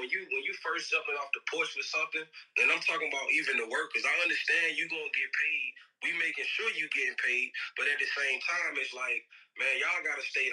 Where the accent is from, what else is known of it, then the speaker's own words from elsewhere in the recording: Mississippi, United States; I'm from Mississippi, Brandon from Texas.